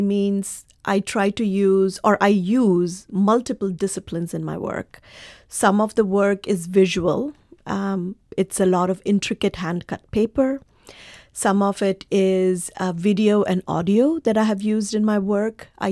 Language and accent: English; India; born there; And I was born in India, and there were these beautiful mythological stories that were printed as comic books in India.